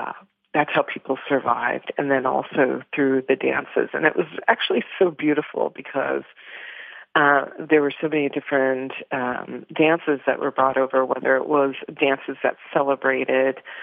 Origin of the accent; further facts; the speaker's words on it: Toronto, Ontario, Canada; Again, from my beginnings, growing up in Toronto, there was more of a celebration as seeing different roots as a cultural mosaic as opposed to a melting pot.